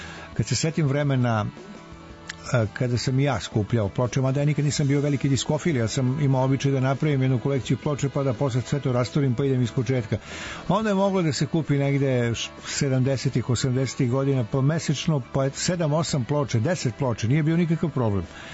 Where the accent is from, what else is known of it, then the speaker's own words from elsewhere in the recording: Smederevo, Podunavlje District, Serbia; born there; Ja sam rođen u Smederevu pa to znam